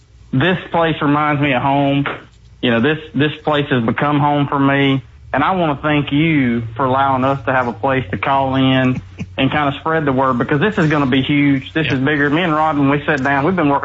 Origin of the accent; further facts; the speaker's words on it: Alabama, United States; I come from Alabama, which is one of the fishing dominant states